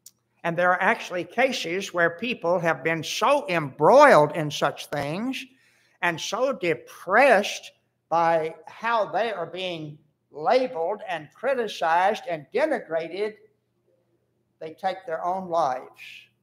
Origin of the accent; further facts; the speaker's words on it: Florida, United States; I grew up in South Florida. Some of the best honey you can have is orange blossom honey.